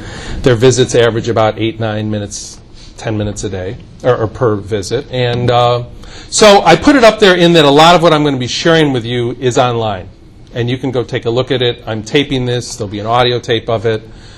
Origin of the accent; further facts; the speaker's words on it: Rochester, New York, United States; Just to introduce myself … I'm from Rochester, New York.